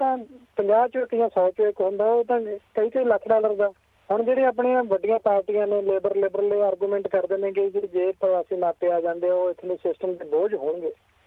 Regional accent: Akalia, Punjab, India; now in Australia; ਮੈਂ ਪਿੱਛੋਂ ਜਨਾਬ ਮਾਲਵੇ ਨਾਲ ਸੰਬੰਧ ਰੱਖਦਾ। ਮਾਨਸਾ ਜ਼ਿਲ੍ਹੇ 'ਚ ਪਿੰਡ ਹੈ ਮੇਰਾ ਨਿੱਕਾ ਜਿਹਾ, ਉੱਥੋਂ ਅਕਲੀਆ, ਉੱਥੋਂ ਉਸ ਸ਼ਹਿਰ ਦਾ ਮੈਂ, ਉਸ ਪਿੰਡ ਦਾ …। ਅਤੇ ਅੱਜ ਤੋਂ 10 ਸਾਲ ਪਹਿਲਾਂ ਇੱਥੇ ਪ੍ਰਵਾਸ ਕੀਤਾ ਸੀ।

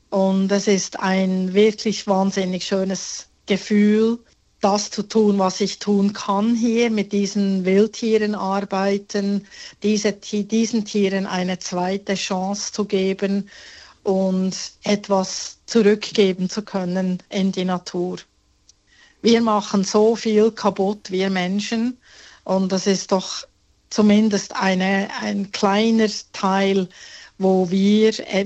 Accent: Bern, Switzerland; moved away as an adult; now in Australia; Also ich bin ursprünglich aus Bern, der Hauptstadt, bin in Bern geboren, aufgewachsen und ja, eigentlich immer um Bern herum geblieben, gearbeitet, hatte mein eigenes Geschäft.

